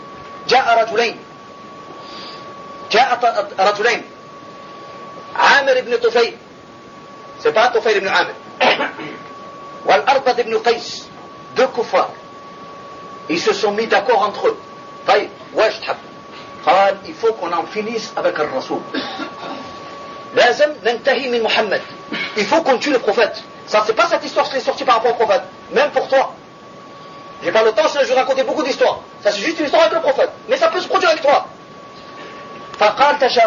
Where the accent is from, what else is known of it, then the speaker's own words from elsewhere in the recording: Marseille, Provence-Alpes-Côte d'Azur, France; je suis marseillais en tout cas hein